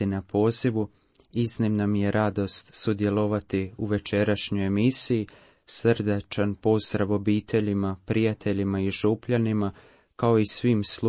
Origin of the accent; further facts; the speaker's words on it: Zagreb, City of Zagreb, Croatia; Imam 23 godine, rođen sam u Zagrebu, rodom sam iz župe Svetog Pavla Apostola u Retkovcu u Zagrebačkoj Dubravi. Dolazim iz suvremene europske katoličke obitelji.